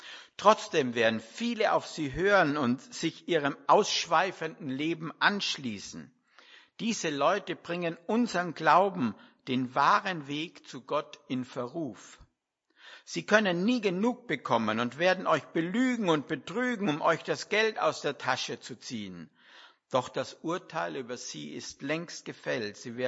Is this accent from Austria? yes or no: yes; Villach, Carinthia, Austria; Angriff in Villach, bin ich aufgewachsen in Villach.